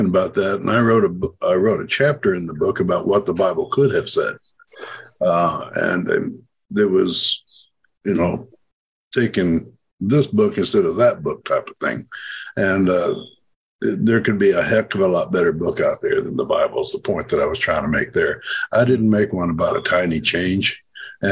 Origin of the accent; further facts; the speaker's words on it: Tennessee, United States; West Tennessee.